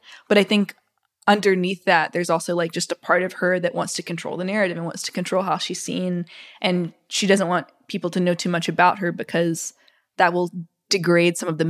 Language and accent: English; Mississippi, United States; I think I have sometimes had a resistance to talking about like growing up in Mississippi